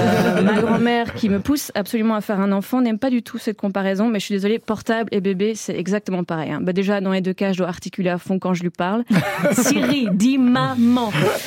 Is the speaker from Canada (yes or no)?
no; Belgium; je viens de Belgique